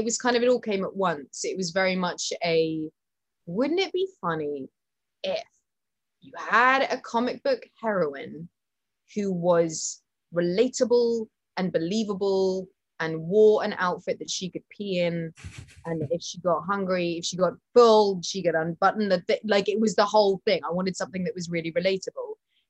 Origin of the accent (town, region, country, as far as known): United Kingdom